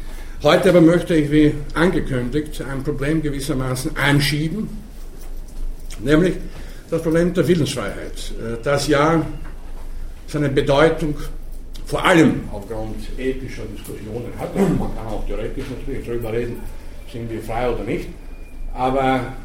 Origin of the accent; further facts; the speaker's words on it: Germany; Ich komme aus Deutschland